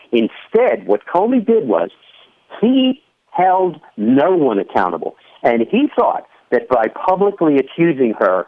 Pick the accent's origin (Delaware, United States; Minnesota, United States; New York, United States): Delaware, United States; Wilmington; born there; But I was born in Wilmington, Delaware, the hotbed of Eastern radicalism.